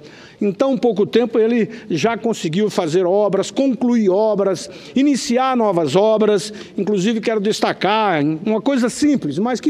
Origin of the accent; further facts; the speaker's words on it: Rondonópolis, Mato Grosso, Brazil; uma cidade bem próximo da minha cidade natal, Rondonópolis